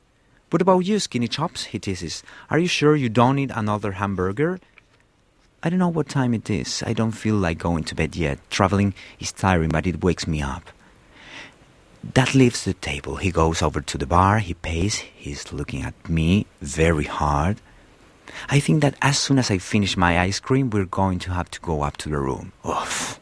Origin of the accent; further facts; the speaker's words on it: Spain; also born or lived in Argentina; I was born in Latin America and Argentina, but I grew up in Spain, in Europe.